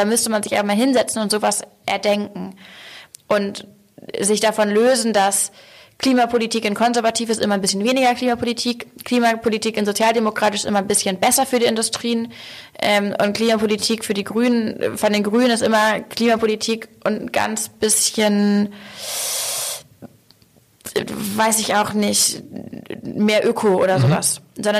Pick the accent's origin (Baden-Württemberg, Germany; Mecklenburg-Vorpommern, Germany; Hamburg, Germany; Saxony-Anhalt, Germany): Hamburg, Germany; ich spreche schon ja als Hamburgerin auch.